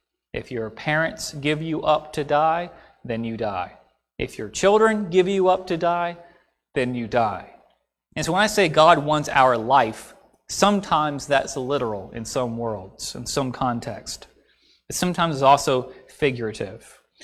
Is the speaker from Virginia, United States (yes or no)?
yes; Gloucester, Virginia, United States; I heard a sermon by the brother of my hometown preacher back in Gloucester, Virginia.